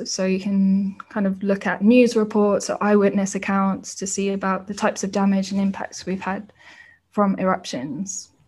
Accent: England, United Kingdom; now in Singapore; And I'm also from England, where we don't have any volcanoes.

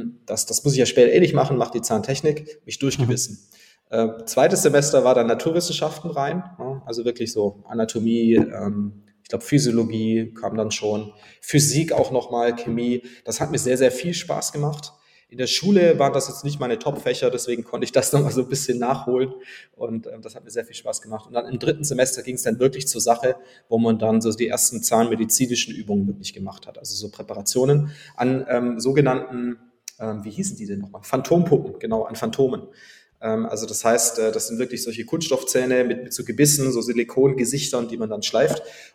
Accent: Baden-Württemberg, Germany; moved away as an adult; now in Hamburg, Germany; ich bin 32 Jahre alt jetzt und komme ursprünglich aus dem Schwäbischen, ein kleines Dorf in der Nähe von Stuttgart. Bin seit 2015 in Hamburg

